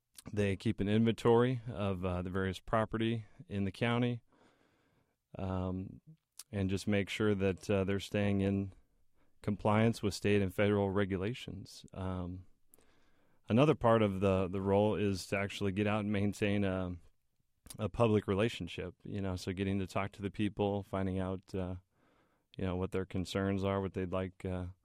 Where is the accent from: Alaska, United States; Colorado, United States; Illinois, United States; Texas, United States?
Illinois, United States; Champaign; I'm a Burnham Hospital product, born and raised in Champaign.